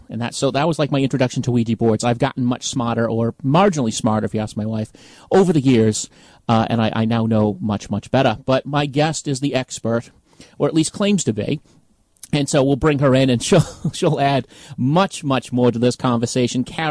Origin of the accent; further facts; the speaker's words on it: Boston, Massachusetts, United States; Anyway, as you can probably tell, I am from Boston